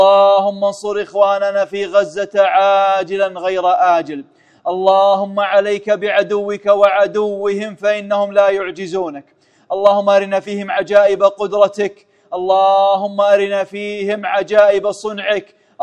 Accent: Kuwait; اللهم اجعل بلادنا الكويت وجميع بلدان

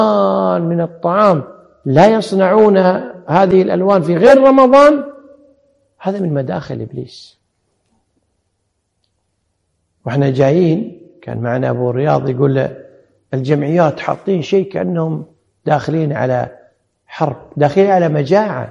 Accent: Kuwait; الحمد لله عندنا في الكويت الأمور ولله الحمد أمن وأمان وبعافية

